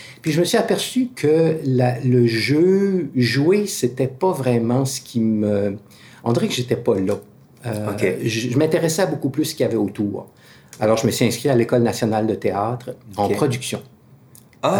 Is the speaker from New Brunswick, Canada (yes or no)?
yes; Caraquet, New Brunswick, Canada; j'ai commencé à 14-15 ans au Théâtre populaire d'Acadie parce que je suis originaire de Caraquet.